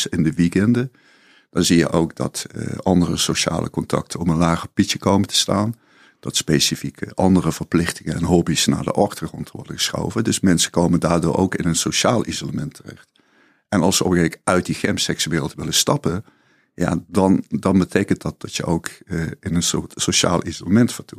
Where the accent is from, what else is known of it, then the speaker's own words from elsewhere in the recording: Limburg, Netherlands; now in Amsterdam, Netherlands; toen ik naar Amsterdam verhuisde, ik kwam uit Zuid-Limburg